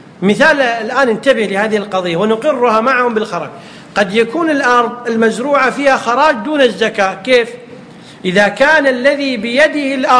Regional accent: Kuwait; يمكن يسميه عندنا في الكويت شو يسمونه

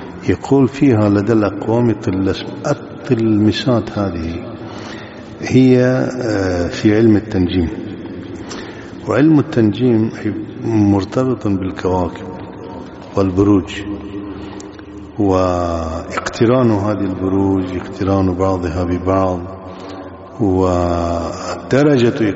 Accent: Afghanistan; إلى الآن هكذا مثل عندنا في أفغانستان

